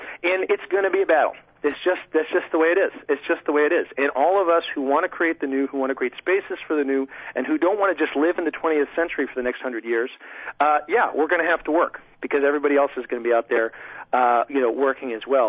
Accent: Washington, D.C., District of Columbia, United States; born there; I was born in Washington, D.C., okay? I mean, I live in Washington, D.C. My father spent his career in the federal government.

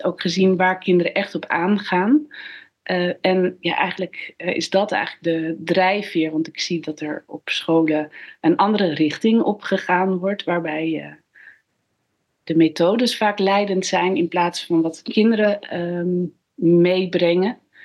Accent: Friesland, Netherlands; Ik ben opgegroeid in Friesland

